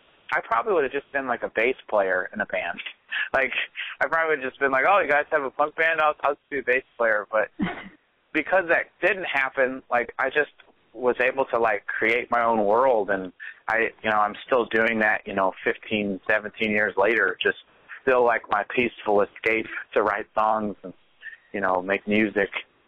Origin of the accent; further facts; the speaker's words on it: Goshen, Indiana, United States; I've said it before, but I think growing up in Goshen was beneficial to me because there was a lack of a scene, really.